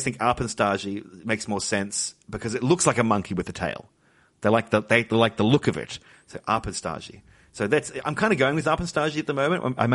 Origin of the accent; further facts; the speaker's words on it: Australia; oh no, I'm Australian. We barely speak one.